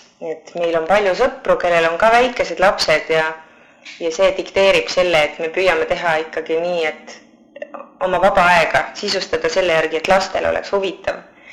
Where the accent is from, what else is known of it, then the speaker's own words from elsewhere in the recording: Tallinn, Harju County, Estonia; Ma olen sündinud Tallinnas ja olen alati siin elanud.